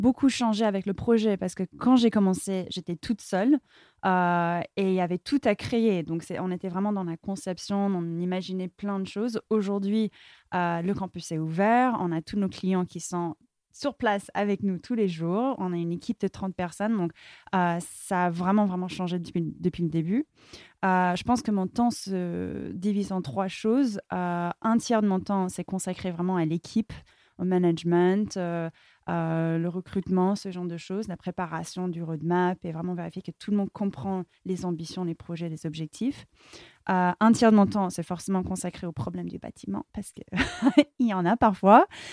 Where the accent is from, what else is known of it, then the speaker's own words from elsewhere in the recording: Palo Alto, California, United States; French is a second language; moved away as an adult; now in France; Même si j'ai grandi à Palo Alto, on était toujours entourés par les startups.